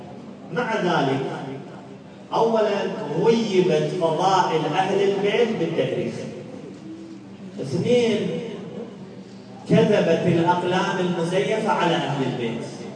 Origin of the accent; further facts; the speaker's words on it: Najaf, Najaf Governorate, Iraq; أنا واحد من الناس صارت فيها عدة لما أقول من النجف المقابل ينهار من الوجه